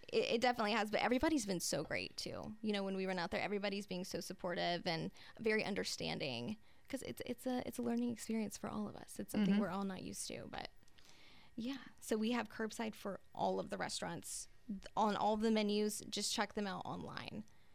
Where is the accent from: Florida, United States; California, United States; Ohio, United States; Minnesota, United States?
Florida, United States; Gulf Breeze; because I'm a breezer. I grew up in Tiger Point.